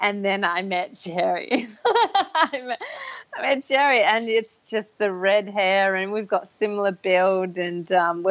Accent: Perth, Western Australia, Australia; I'm 29 pretty much. I'm from Perth, Australia, which is on the west coast.

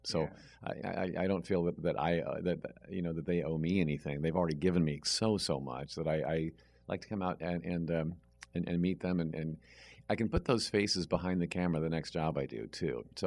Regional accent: Indiana, United States; being as tall as I am and as skinny as I am and always have been, growing up in Indiana, if you're a Midwestern kid, there's a certain sliver of right to fit in.

